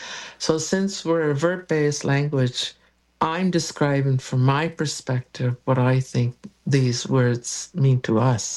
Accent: We'koqma'q, Nova Scotia, Canada; I'm originally from Wego Amara, Cape Breton.

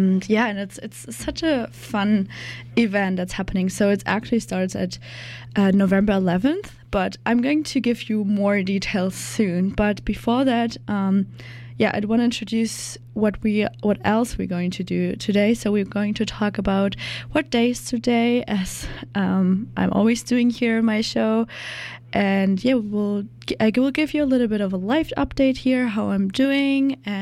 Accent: Germany; I'm from Germany

